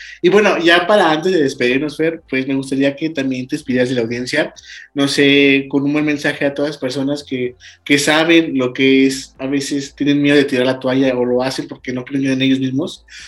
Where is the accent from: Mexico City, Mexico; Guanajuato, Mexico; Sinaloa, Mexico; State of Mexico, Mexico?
Guanajuato, Mexico; León; Somos de León, Guanajuato.